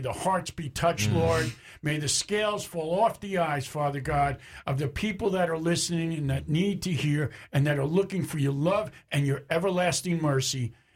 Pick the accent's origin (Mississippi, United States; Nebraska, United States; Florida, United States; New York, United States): New York, United States; I'm a New Yorker. I'm not a Boston.